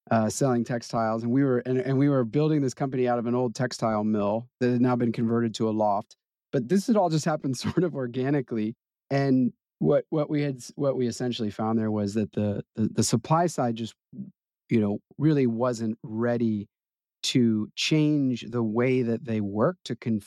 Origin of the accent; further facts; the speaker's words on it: Massachusetts, United States; my family is all native New Yorkers, but I grew up outside of Boston